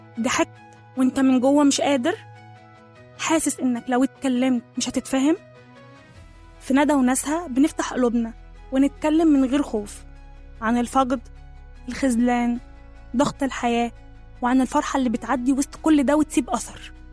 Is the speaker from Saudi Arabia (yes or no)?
no; Egypt; احنا مصريين، وده شرف عظيم لكل مصري.